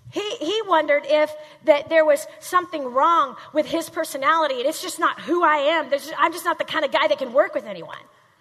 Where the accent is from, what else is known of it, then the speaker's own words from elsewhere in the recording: Midwest, United States; my mom's heavy, our all of our family, we're from Midwest. We're Midwesterners, we're heavy.